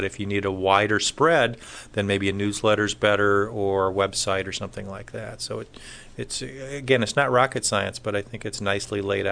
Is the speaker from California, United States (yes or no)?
yes; California, United States; And I grew up in California, but never, ever got to Washington, which is just up the coast a little bit.